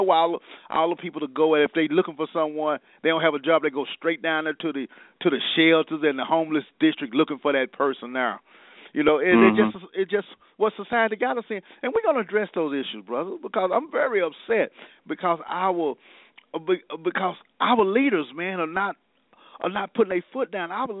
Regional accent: Dallas, Texas, United States; We grew up in South Dallas, and we knew some of the good side and the bad side

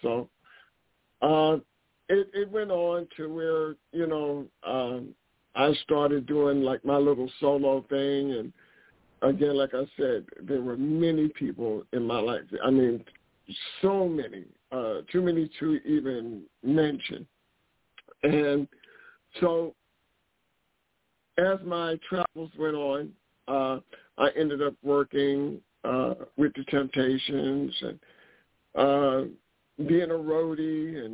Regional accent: Bronx, New York, United States; born there; Well, anyway, I was born in the Bronx and been in the business, for more than 50 years.

